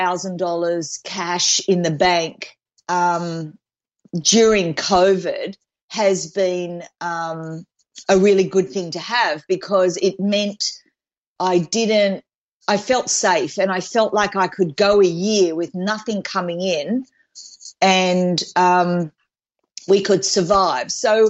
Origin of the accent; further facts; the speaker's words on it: Sydney, New South Wales, Australia; So I'm born and bred in Sydney, Australia.